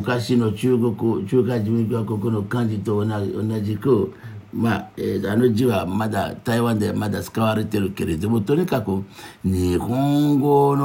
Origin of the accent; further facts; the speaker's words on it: Benin; Japanese is a second language; だってベナン語、最低フォン語とかイラチャ語とかね、あとはフォン語とか、あとはミナン語とかね、それあの3つはベナンの言葉ですね。でその後は学校に通ってベナンで